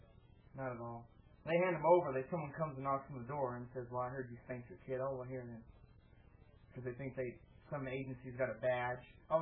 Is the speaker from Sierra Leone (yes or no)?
no; California, United States; Now, I'm from California my whole life.